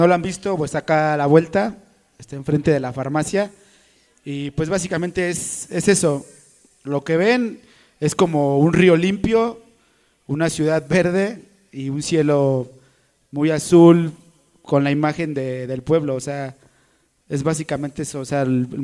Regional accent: Xochimilco, Mexico City, Mexico; vengo de acá abajo de Xochimilco.

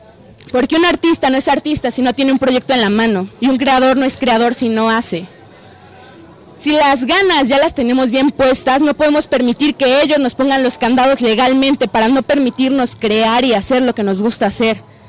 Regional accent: Mexico; como joven, como mexicana, como una persona con proyectos

